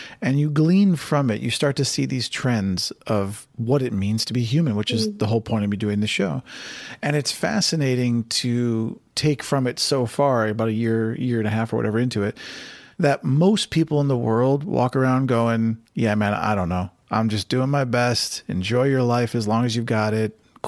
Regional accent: Cleveland, Ohio, United States; I just named my hometown because like, everyone wants to. Why would you not want to go to Cleveland?

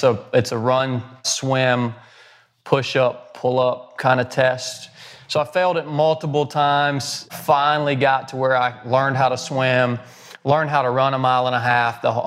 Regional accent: Georgia, United States; Background on me, I was born and raised in North Georgia, never played sports, never swam in a swimming pool.

